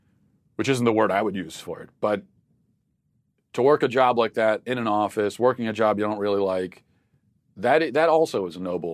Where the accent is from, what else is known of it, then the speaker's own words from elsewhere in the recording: Hungary; English is a second language; moved away as an adult; now in United States; I'm from Hungary and moved here last July to join my husband, who's an American.